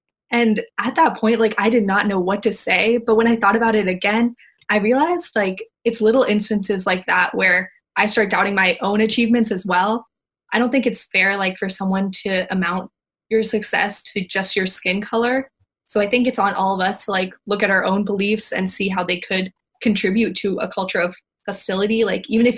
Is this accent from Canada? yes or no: no; Sri Lanka; I'm not Indian, but I'm actually Sri Lankan